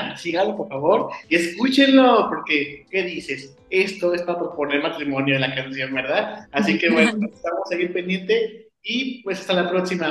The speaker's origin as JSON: {"language": "Spanish", "town": "León", "region": "Guanajuato", "country": "Mexico", "said": "Somos acá de León, Guanajuato. Es un estado del país México muy bonito, muy icónico."}